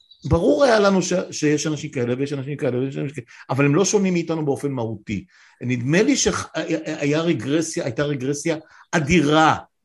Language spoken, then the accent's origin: Hebrew; Northern District, Israel; ואני כן אחזיר אותנו לעמק, מקום שבו גדלתי, כמובן שהוא היה רווי ביישובים ערביים